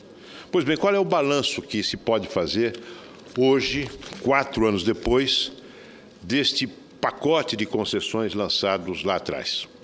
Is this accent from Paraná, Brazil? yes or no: no; São José do Rio Preto, São Paulo, Brazil; a BR que passa na minha cidade natal, São José do Rio Preto.